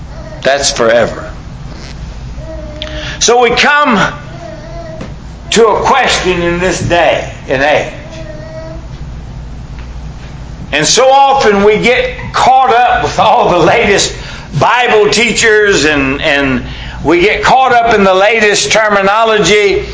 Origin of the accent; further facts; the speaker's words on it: United States; I love America. I'm an American. I love my country.